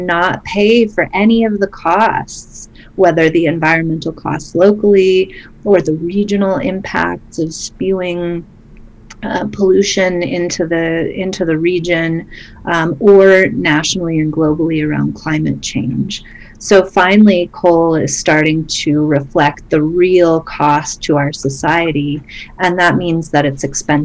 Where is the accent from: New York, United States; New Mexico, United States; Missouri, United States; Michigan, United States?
New Mexico, United States; Albuquerque; I was born and raised in Albuquerque. My mother gave birth to me at Presbyterian Hospital. I went to Albuquerque High School.